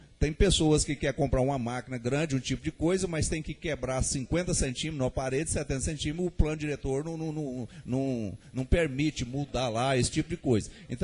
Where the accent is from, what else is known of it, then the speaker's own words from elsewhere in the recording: Goiás, Brazil; eu fui criado na Jaiara, tem mais de 60 anos.